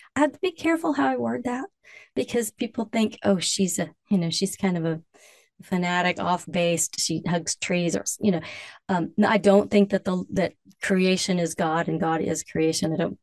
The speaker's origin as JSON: {"language": "English", "region": "Alabama", "country": "United States", "tie": "born or raised there", "said": "I grew up in Alabama, though my folks are Midwesterners, and there was a cotton field on one side and a cow pasture on the other."}